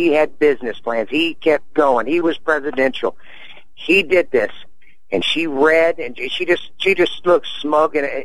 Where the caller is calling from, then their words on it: Albuquerque, New Mexico, United States; I'm calling from Albuquerque